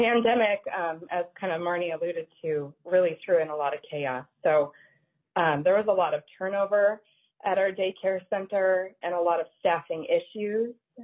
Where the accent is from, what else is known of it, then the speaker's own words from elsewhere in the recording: Owatonna, Minnesota, United States; I'm from Owatonna, Minnesota.